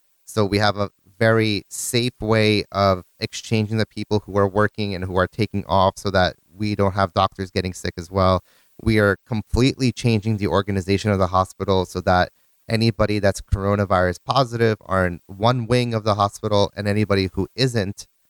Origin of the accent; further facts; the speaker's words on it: New Jersey, United States; moved away as an adult; also born or lived in Poland; now in Scotland, United Kingdom; I was born and raised in New Jersey in the USA. And at the age of 22, I decided to go to medical school in Poland.